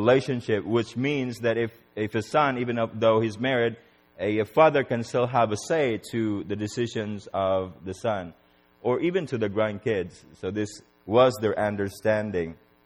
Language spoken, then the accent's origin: English; Philippines; Where I grew up in the Philippines, people tend to stay in one location most of the time.